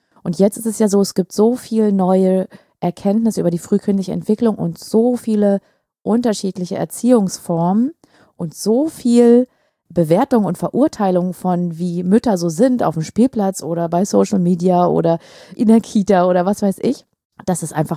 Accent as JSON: {"language": "German", "region": "East Germany", "country": "Germany", "tie": "born there", "said": "Also ich bin in der DDR geboren, das heißt, ne, um das vielleicht auch ein bisschen zu lokalisieren, vielleicht war es nicht überall in Deutschland so."}